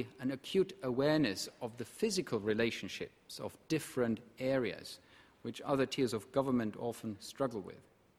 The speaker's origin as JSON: {"language": "English", "country": "Germany", "second_language": "English", "said": "the polar opposite of my home country, Germany"}